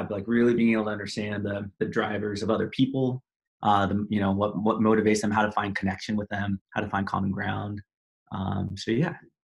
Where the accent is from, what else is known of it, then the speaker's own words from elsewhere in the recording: Walnut Creek, California, United States; I grew up in Walnut Creek in the East Bay.